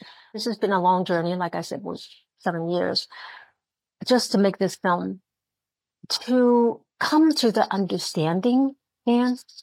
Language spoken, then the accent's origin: English; China; born or raised there; English is a second language